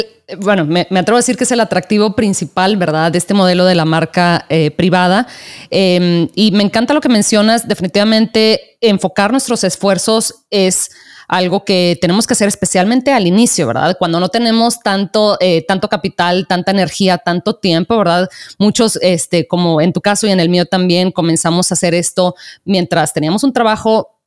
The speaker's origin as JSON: {"language": "Spanish", "country": "Mexico", "said": "Yo me acuerdo que yo soy de México"}